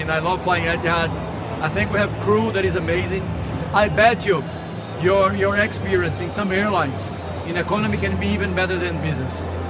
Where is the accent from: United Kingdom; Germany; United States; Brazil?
Brazil; I'm very fond of the project because it's in my hometown where I grew up.